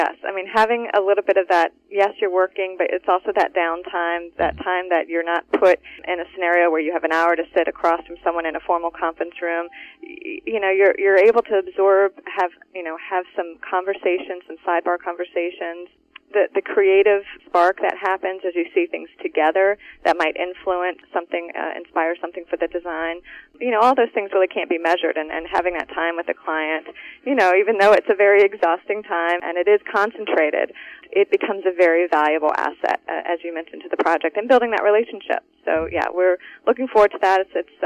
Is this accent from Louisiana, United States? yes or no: no; Virginia, United States; I stayed close to home. I'm from Virginia, Tidewater area